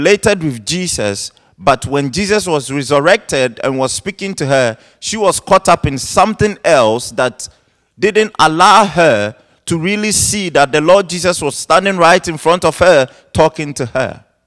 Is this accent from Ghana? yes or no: yes; Ghana; I mean, I'm naturally from Ghana, and I teach her a lot about culture and my culture and stuff like that.